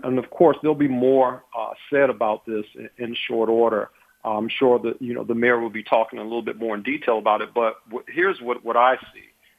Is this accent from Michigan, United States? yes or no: no; Washington, District of Columbia, United States; I grew up in Carver Terrace.